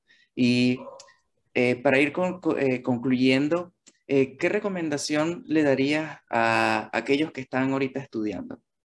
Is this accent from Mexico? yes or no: no; Venezuela; born there; Venezuela es nuestro país, es donde yo nací y donde siempre voy a querer apoyar.